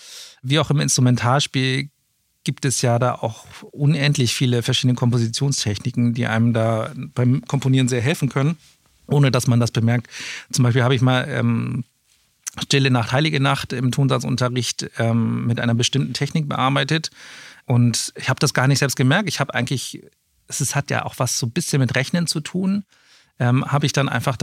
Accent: Hamburg, Germany; ich komme ja aus Hamburg und hatte da das Glück

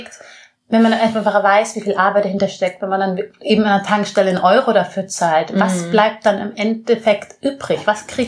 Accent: Munich, Bavaria, Germany; Also ich bin in Neuhausen groß geworden. Und da lebt auch noch meine Familie

